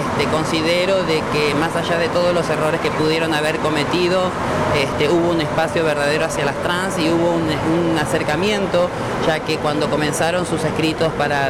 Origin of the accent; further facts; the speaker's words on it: Argentina; now in United States; Soy la única persona trans argentina en Estados Unidos que tengo otorgado el asilo